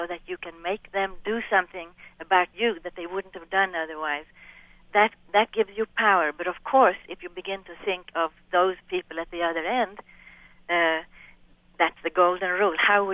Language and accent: English; Sweden; I come from Sweden